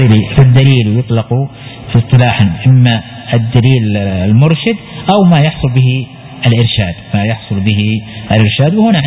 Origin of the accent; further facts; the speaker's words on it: Al-Qassim, Saudi Arabia; حتى عندنا مثلا، عندنا مثلا في القصيم